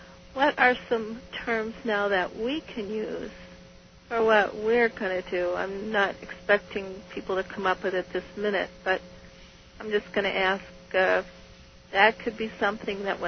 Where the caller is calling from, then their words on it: Michigan, United States; Southeast Michigan.